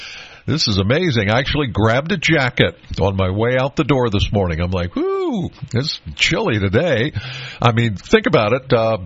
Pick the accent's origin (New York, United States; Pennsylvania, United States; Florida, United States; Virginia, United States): Pennsylvania, United States; Penns Valley; I'm from Penns Valley, so when I come to the studio in State College, I come through Center Hall.